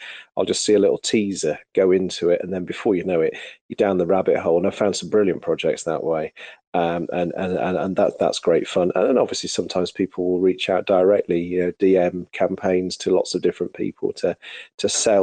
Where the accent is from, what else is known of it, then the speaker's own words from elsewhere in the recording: United Kingdom; And I'm a Brit myself, but I do love American sports.